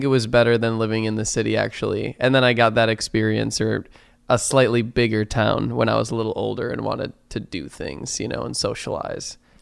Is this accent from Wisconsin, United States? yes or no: yes; Eden, Wisconsin, United States; I grew up in a small town in Wisconsin called Eden.